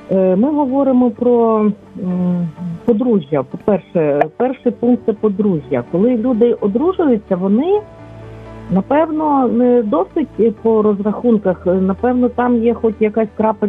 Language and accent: Ukrainian; Lviv, Lviv Oblast, Ukraine; я зі Львова.